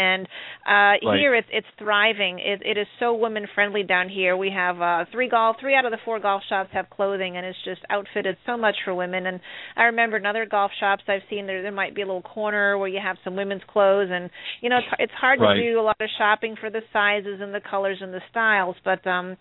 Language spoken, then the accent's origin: English; New England, United States; for me growing up in the New England area, at the time I did